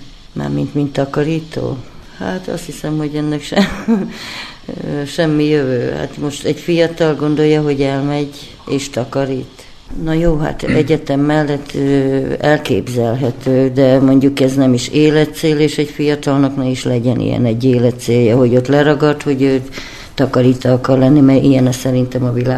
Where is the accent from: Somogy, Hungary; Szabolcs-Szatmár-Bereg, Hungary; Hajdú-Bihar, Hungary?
Hajdú-Bihar, Hungary; Hajdúböszörmény; born there; Én Hajdúbiharba születtem, Hajdúböszörménybe